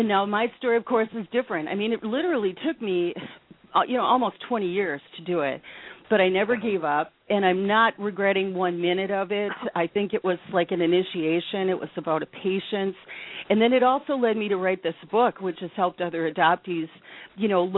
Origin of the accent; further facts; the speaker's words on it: Wisconsin, United States; moved away as an adult; I fortunately had the brilliant idea to go to a judge in my hometown, and this was shortly before I was moving away to Washington State.